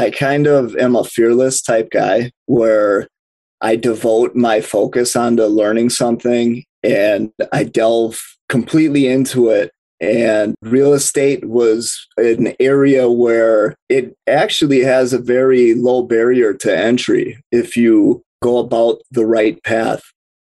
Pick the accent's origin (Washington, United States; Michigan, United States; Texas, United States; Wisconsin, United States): Wisconsin, United States; Milwaukee; I'm from Milwaukee, Wisconsin.